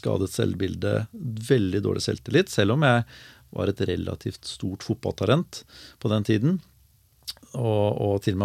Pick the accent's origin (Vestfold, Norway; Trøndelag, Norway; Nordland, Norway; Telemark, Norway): Vestfold, Norway; Larvik; Det var I Larvik, så jeg født og oppvokst I Larvik, og bodde der ja, store deler av livet, utenom 3 år I Oslo og 1 år I Skien, faktisk.